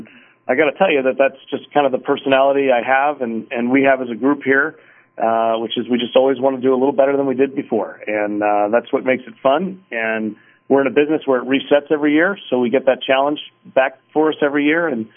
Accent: Philadelphia, Pennsylvania, United States; I'm a Philly. I was born in Philadelphia, grew up just outside of it

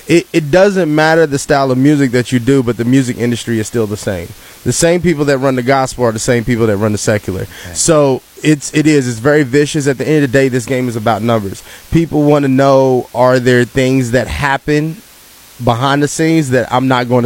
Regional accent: Charleston, United States; So, and then growing up in the Charleston area, you know, childhood wise, I sacrificed a lot.

